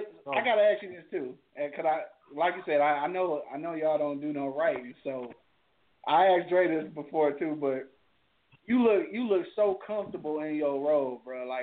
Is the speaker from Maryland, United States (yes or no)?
no; Detroit, Michigan, United States; you know, I'm from Detroit, but I ain't really fuck with Jersey since